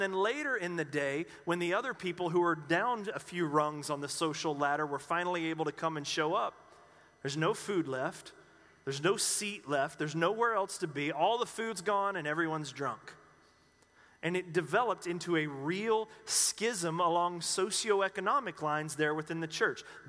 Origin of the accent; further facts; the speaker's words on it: North Carolina, United States; I know for me, growing up in the Baptist church back in North Carolina, that was something that was pretty significant and taught